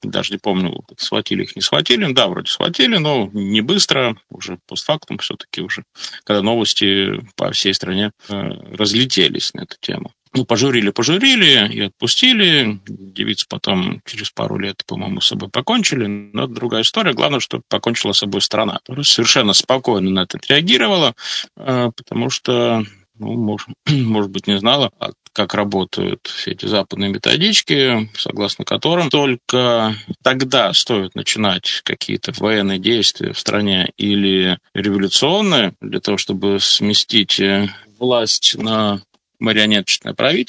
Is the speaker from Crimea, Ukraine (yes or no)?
no; Kyiv, Ukraine; Хочу напомнить, что я сам из Киева, и для меня эта тема повторяется.